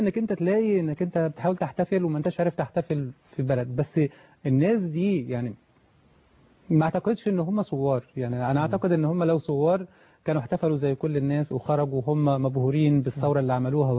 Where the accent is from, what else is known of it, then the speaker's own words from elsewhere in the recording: Egypt; احنا كمصريين